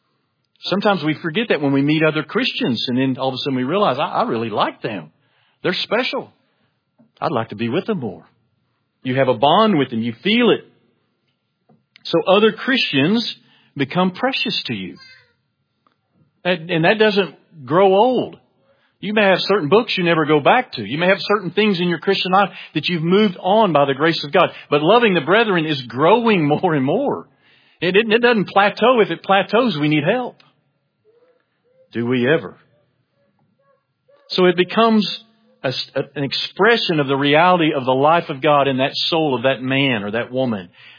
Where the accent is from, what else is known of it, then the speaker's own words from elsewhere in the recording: Denton, Texas, United States; I grew up in the Denton schools. And I went to Woodrow Wilson Elementary and Strickland Junior High and Denton High School.